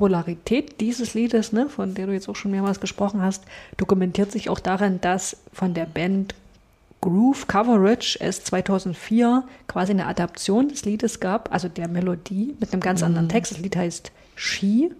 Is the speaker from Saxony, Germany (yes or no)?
yes; Saxony, Germany; an meine Sternsingerzeiten als Kind im Erzgebirge.